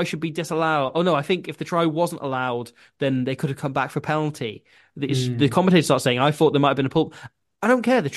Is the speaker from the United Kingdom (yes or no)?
yes; England, United Kingdom; Grown up in a non-rugby area of England